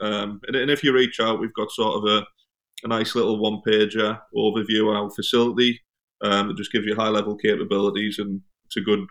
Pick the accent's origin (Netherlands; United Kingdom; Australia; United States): United Kingdom; Obviously, being British and from Europe, we've got some excellent lagers.